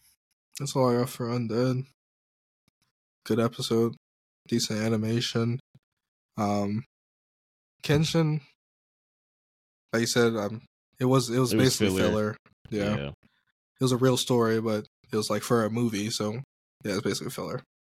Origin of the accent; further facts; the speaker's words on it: North Carolina, United States; born there; also born or lived in Ohio; I feel like most of the time I say North Carolina just because that's where I was born.